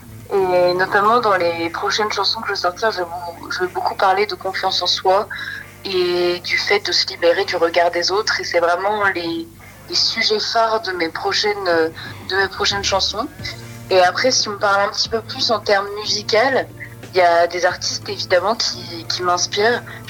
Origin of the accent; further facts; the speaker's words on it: Niort, Nouvelle-Aquitaine, France; J'oscille en fait depuis plusieurs années entre ma région natale, qui est la Poitou-Charentes, qui vient précisément de la ville de Niort dans le 79, et la région parisienne, voilà où je suis depuis 2-3 ans.